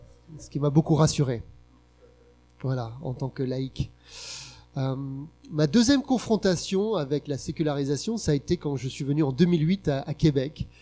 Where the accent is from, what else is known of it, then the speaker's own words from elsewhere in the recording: Grand Est, France; moi, j'ai grandi en France. J'ai grandi dans l'Est de la France, avec les 500 autres tarés, là.